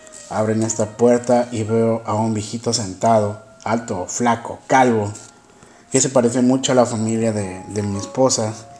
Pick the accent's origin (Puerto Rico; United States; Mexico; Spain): Mexico; now in Ecuador; yo soy de México, pero en este momento estoy viviendo en Ecuador.